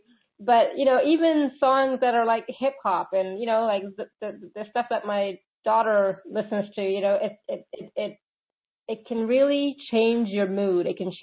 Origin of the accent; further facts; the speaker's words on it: India; Sometimes, because I'm Indian, okay, Indian music brings up so many emotions, right?